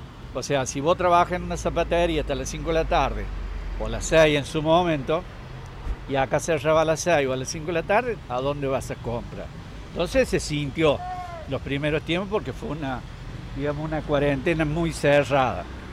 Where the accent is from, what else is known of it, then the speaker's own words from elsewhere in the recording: Córdoba, Argentina; yo soy de Córdoba, tengo familiares y en Córdoba los negocios siempre estuvieron abiertos hasta las 9 de la noche